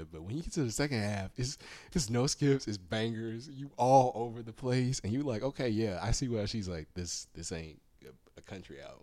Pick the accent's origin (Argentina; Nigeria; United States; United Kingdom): United States; the South; I'm Southern, you know, I grew up in the South, so I grew up listening to country.